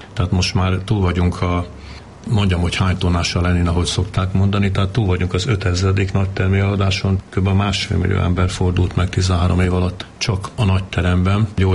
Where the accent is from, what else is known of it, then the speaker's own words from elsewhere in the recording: Veszprém, Veszprém County, Hungary; és egyébként pedig ugye hát a szüleimben mi Veszprémben laktunk.